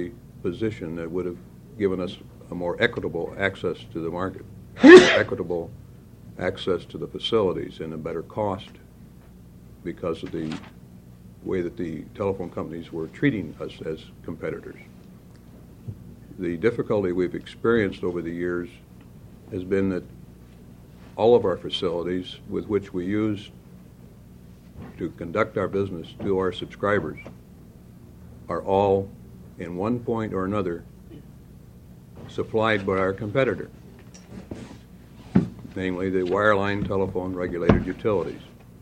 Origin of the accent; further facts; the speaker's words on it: Eugene, Oregon, United States; from Eugene.